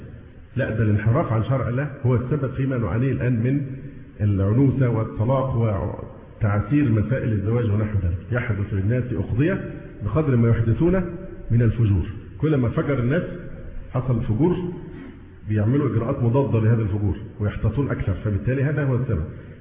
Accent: Egypt

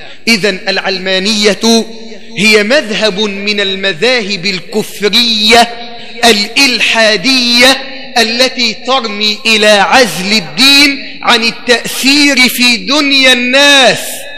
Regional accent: Egypt; علشان كده التعليم عندنا في مصر للأسف الدين فيه مادة أساسية ولا مادة هامشية؟

